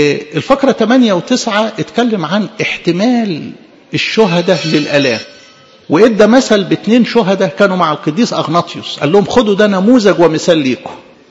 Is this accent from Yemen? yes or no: no; Egypt; في بركة رفعت من بلدنا مصر في الأيام اللي فاتت ديت